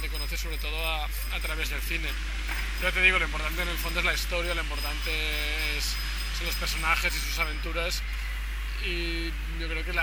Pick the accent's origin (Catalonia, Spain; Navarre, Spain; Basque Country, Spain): Catalonia, Spain; Barcelona; Porque nosotros somos de Barcelona